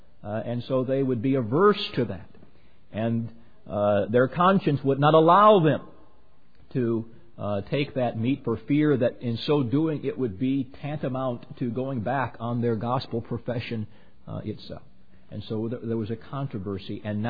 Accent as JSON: {"language": "English", "country": "United States", "said": "because I am an American Christian, and I live under the Constitution of the United States"}